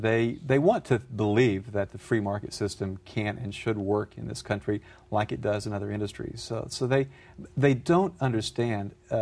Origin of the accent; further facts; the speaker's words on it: Chattanooga, Tennessee, United States; He's just down the road from where I grew up in Chattanooga